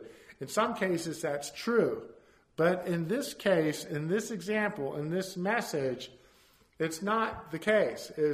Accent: Florida, United States; or I grew up in Florida, maybe on a coastline that was not a very safe area to go into

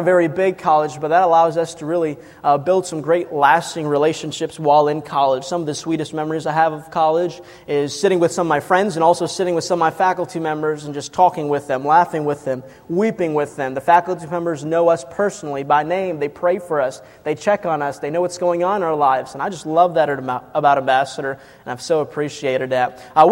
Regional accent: Chicago, Illinois, United States; And I'm from Chicago originally, so I usually don't say that when I'm down south, because everybody gives me these glares and stares.

